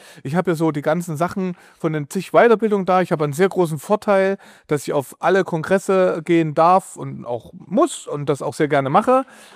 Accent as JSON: {"language": "German", "region": "Thuringia", "country": "Germany", "tie": "born or raised there", "lives_now": "Berlin, Germany", "said": "Ich als Thüringer Jung, der in Berlin lebt, liebt Bratwürste, weil er aus Thüringen kommt. Ich bin so aufgewachsen."}